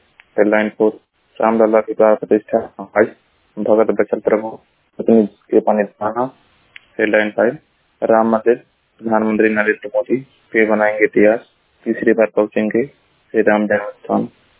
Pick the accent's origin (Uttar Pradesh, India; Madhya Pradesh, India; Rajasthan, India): Uttar Pradesh, India; मैं जिला महाराजगंज का निवासी हूँ।